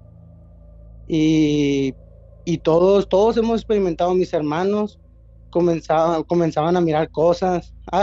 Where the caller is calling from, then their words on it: Culiacán, Sinaloa, Mexico; Desde Culiacán, Sinaloa.